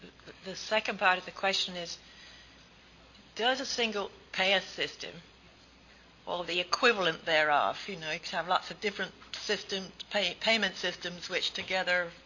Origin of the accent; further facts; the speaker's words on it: England, United Kingdom; the British National Health Service, which I grew up with in England